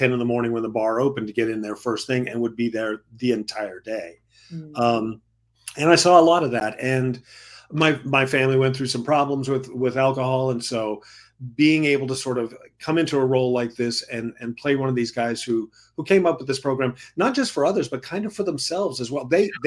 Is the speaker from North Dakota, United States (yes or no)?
yes; North Dakota, United States; I grew up in North Dakota, where we had a town of about 1,000 people, and we had like 6 active bars.